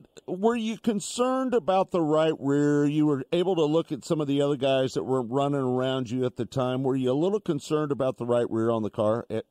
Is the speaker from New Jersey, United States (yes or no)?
no; Kansas City, Missouri, United States; we're from Kansas City, so we've been big Lasoski fans for a long time around here.